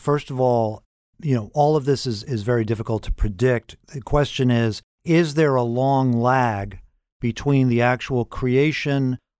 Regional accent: New York, United States; I was brought up in New York in the 60s, and I lived very close to the New York World's Fair in 1964.

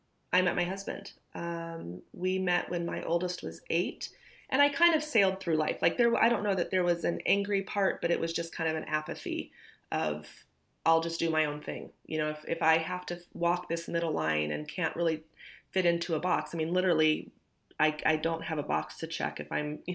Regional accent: Nebraska, United States; moved away as an adult; When I met my husband then and we moved from my home state of Nebraska to Georgia, and then we set along this path of being abroad for a while

